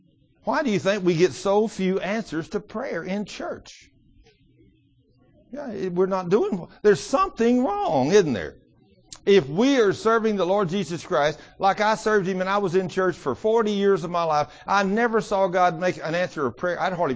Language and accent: English; Las Vegas, Nevada, United States; I'm from Las Vegas, and I've come here on a special purpose.